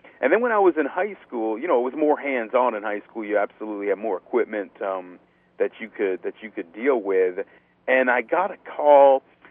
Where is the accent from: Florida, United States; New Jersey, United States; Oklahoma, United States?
Florida, United States; Miami; Well, I've actually lived here in Miami my entire life.